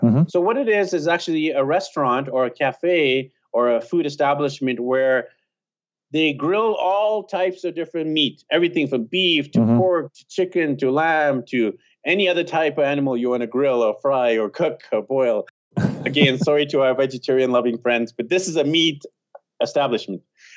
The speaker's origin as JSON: {"language": "English", "town": "Vancouver", "region": "British Columbia", "country": "Canada", "also_born_or_lived": "Australia", "said": "I used to live in Sydney, Australia, and I'm from Vancouver."}